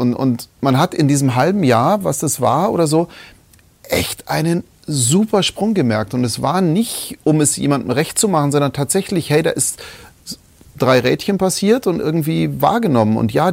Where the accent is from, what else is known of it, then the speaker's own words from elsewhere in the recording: Bavaria, Germany; ich komme aus Bayern, das ist halt so.